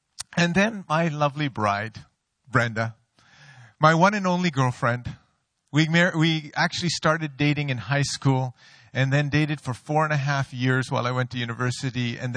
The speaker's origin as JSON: {"language": "English", "town": "Karachi", "region": "Sindh", "country": "Pakistan", "said": "And I made the biggest blunder of my life after admitting that I was from Karachi, Pakistan."}